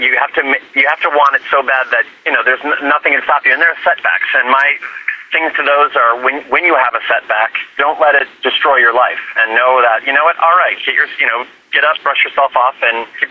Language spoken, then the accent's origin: English; Midwest, United States; moved away as an adult; now in New York, United States; Yes, I'm a Midwest boy, so yeah. But I moved to New York when I was 18.